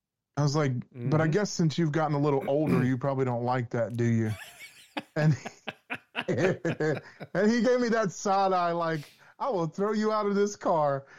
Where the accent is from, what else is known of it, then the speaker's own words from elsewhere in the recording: New Orleans, Louisiana, United States; He knew I grew up in New Orleans, and I grew up listening to jazz and blues